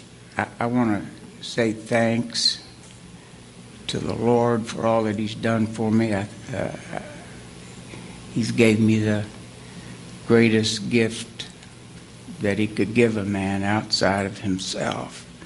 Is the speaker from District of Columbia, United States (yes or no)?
no; Kentucky, United States; We're just a bunch of hillbillies from Kentucky. My parents were I was born over in the Red River Gorge, right on the edge of the Red River Gorge back a few years ago.